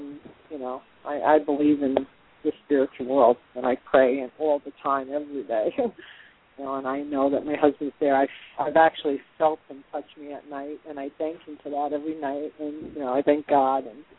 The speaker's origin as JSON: {"language": "English", "region": "New York", "country": "United States", "lives_now": "Carolinas, United States", "said": "my husband moved us to the Carolinas, and we're originally from New York"}